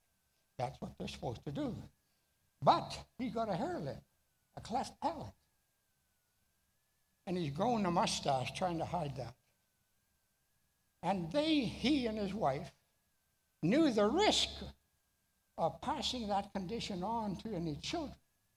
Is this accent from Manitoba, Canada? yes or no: yes; Manitoba, Canada; I grew up in Manitoba, went to university in Winnipeg.